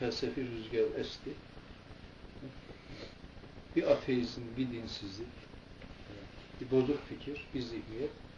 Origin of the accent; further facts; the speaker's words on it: Erzurum, Turkey; Bir çocukken Erzurum'da çocuksunuz orada geçti. Kışta zemheri kok kömürü yakardık sobalarda.